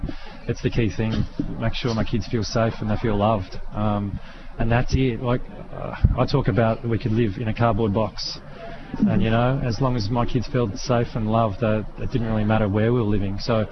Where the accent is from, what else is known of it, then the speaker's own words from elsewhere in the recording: Albury, New South Wales, Australia; Going off to uni, growing up in Albury, watch my dad play footy and sort of coming from a real football culture